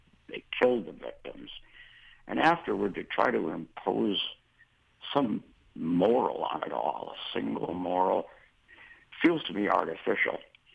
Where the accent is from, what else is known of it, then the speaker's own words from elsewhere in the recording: Minnesota, United States; now in Texas, United States; I grew up in Minnesota, and where sports were important, but they weren't king of everything. And I now live in Texas